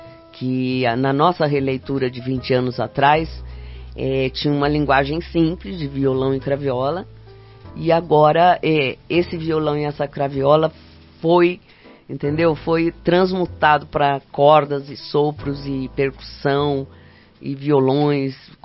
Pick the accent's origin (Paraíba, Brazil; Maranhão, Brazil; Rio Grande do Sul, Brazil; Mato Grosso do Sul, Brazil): Mato Grosso do Sul, Brazil; Lá da minha terra do Mato Grosso do Sul.